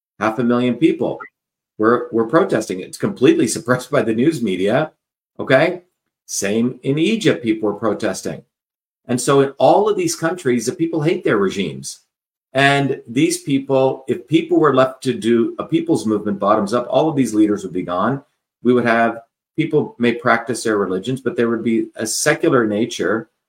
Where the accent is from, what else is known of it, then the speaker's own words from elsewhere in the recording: Mumbai, Maharashtra, India; when I was growing up in Bombay, for example, you know, where my home was